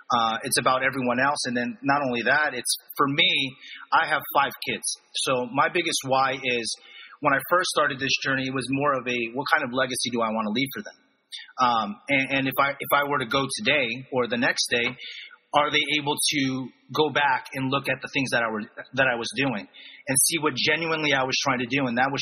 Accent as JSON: {"language": "English", "region": "East Coast", "country": "United States", "said": "I'm originally from the East Coast, so it's, you know, it's tough, right?"}